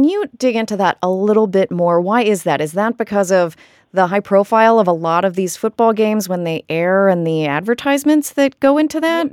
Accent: the South, United States; I am from the South. I went to Clemson.

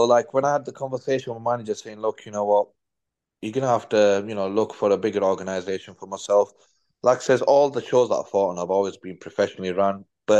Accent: United Kingdom; I am British, born, Pakistani.

